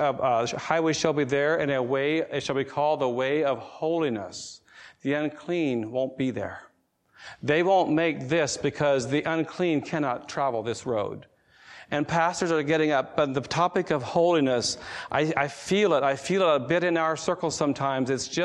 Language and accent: English; North Carolina, United States; I would like to say, we live in the South. We're from North Carolina. In North Carolina, we're in the Bible Belt.